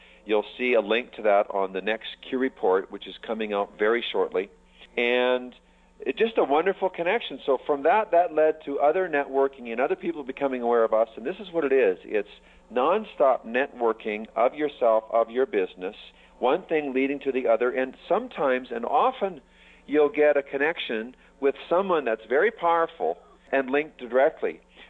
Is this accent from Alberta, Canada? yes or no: no; Vancouver, British Columbia, Canada; And, of course, we're from Vancouver, so we're close to the water.